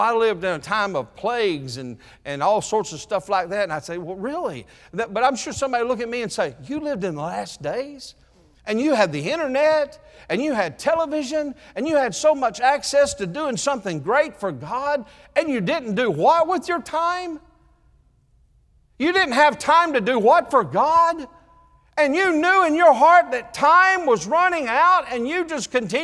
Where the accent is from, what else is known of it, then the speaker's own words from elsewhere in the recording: Florida, United States; We're from the Florida area down there, and I tell you, when you get down to Florida, everything is about a kingdom.